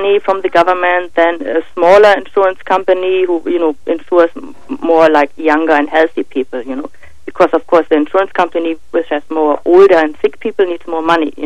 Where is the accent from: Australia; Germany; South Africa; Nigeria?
Germany; moved away as an adult; now in United States; 7 years, yeah, and I'm also originally from Germany.